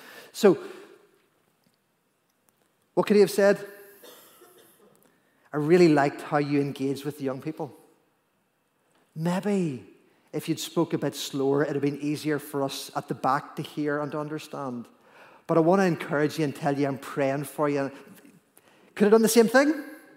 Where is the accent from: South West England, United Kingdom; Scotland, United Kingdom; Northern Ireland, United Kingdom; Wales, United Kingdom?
Northern Ireland, United Kingdom; accent: Armagh country; I thought it was my Armagh country accent back then.